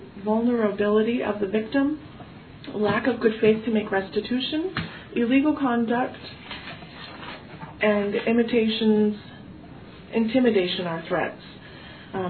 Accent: California, United States; moved away; I'm originally from California, so I've only lived in Utah for about 8 or 9 years at this point.

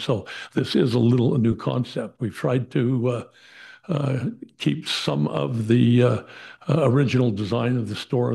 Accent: Bountiful, Utah, United States; I'm from Bountiful.

